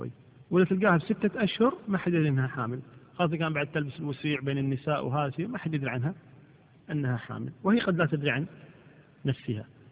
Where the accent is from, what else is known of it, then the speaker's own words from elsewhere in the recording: Kuwait; امرأة المفقود مثل ما حصل بالنسبة للأسرى عندنا في الكويت هنا